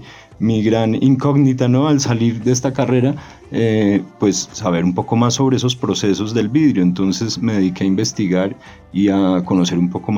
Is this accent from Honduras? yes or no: no; Pasto, Nariño, Colombia; now in Bogotá, Colombia; Yo soy de Pasto originario y mi familia pues por parte de mi papá es nariñense, por parte de mi mamá es huilense